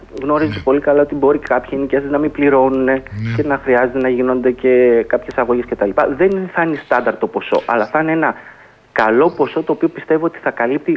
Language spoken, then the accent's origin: Greek; Kleisoura, Greece; γιατί και εγώ κατάγομαι από την Κλεισούρα.